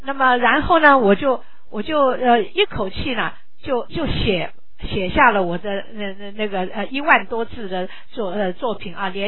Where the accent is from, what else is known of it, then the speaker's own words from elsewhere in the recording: China; 我们中国人呢，就是说生命太苦了啊，悲欢离合的事情太多了啊。